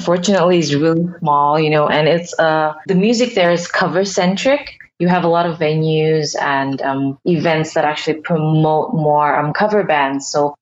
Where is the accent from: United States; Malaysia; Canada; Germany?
Malaysia; Borneo; also born or lived in Sunderland, United Kingdom; Well, I was actually born in Sunderland in the UK and, yeah, raised in Borneo.